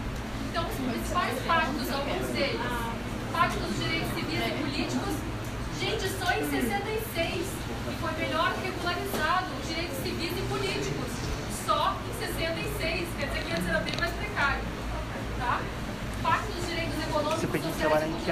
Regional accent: Pato Branco, Paraná, Brazil; Quando eu era pequena lá em Pato Branco, mais ou menos

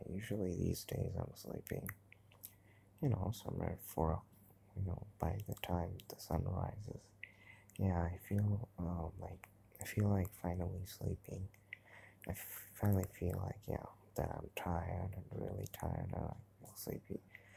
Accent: Kolkata, West Bengal, India; I grew up in India. I'm from Kolkata, by the way. It's called Calcutta. It's called Kolkata, like Kolkata. which is a city, which is a very populous city.

